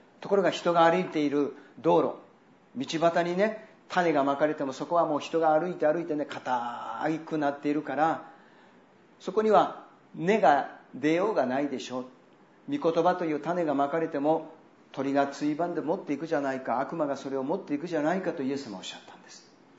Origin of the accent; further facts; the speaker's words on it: Kansai, Japan; 私は関西人ですからね、ボケとツッコミをよくやってますよね。